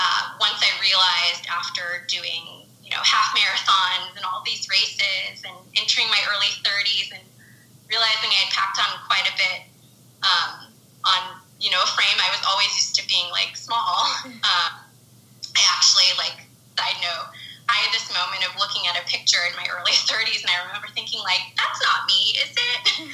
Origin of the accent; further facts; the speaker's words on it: San Diego, California, United States; also born or lived in Los Angeles; I'm from Los Angeles originally, grew up in San Diego, and then came back to LA for college and adult life, and I've stayed here ever since.